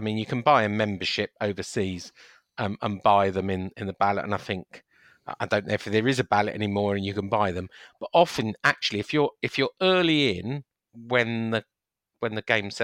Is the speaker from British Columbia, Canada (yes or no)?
yes; Vancouver, British Columbia, Canada; moved away; from Vancouver that came over a few years back, met George in the Black Line.